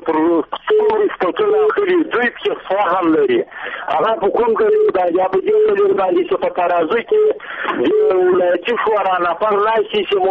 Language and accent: Pashto; Afghanistan; زه یو افغان یم